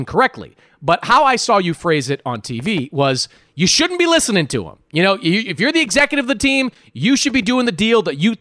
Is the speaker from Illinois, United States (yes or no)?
no; Boston, Massachusetts, United States; And I was having these conversations with Nuggets and Sixers coaches who know I'm from Boston.